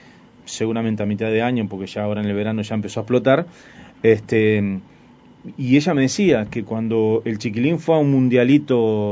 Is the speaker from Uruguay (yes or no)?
yes; Uruguay; para que tengan idea de cómo somos los uruguayos